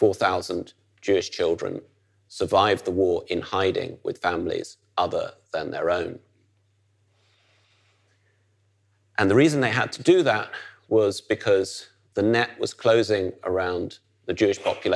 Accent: Netherlands; I, as somebody growing up in the Netherlands

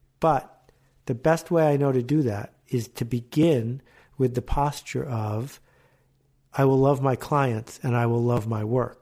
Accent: Buffalo, New York, United States; also born or lived in Canada; I grew up in Buffalo and in Canada.

